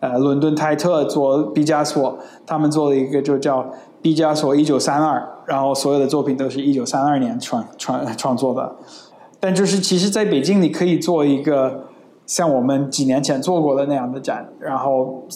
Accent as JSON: {"language": "Chinese", "town": "Philadelphia", "region": "Pennsylvania", "country": "United States", "tie": "born or raised there", "said": "他第一个场馆是在我老家，在美国费城"}